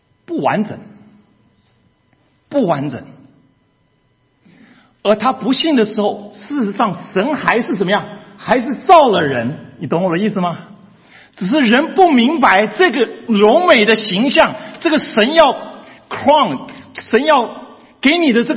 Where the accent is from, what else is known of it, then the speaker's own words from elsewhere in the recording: Taiwan; 我从小是在眷村里长大。我们的眷村很有意思。我的妈妈是从江西来的，然后在台湾待了50几年。